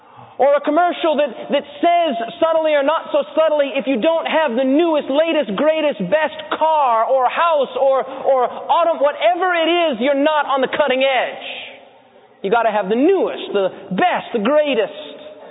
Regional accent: Wyoming, United States; now in Detroit, United States; I'm from the West. I'm from a little town of 300 people, and I moved to metropolitan Detroit. That was not an easy transition for me. I'm from Wyoming.

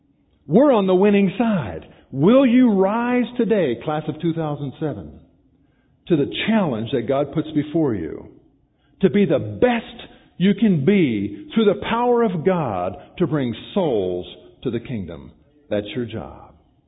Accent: Washington, District of Columbia, United States; I love to go to the Smithsonian. I grew up in Washington, D.C.

